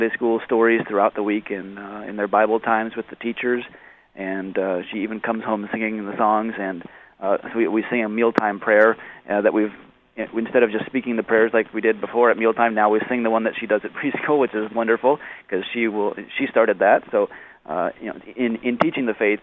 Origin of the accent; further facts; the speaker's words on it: Portland, Oregon, United States; also born or lived in Michigan / Twin Cities; I grew up in Michigan, lived in the Twin Cities for a short bit of time, and grew up in Portland, Oregon, though, mostly, where my parents actually still live.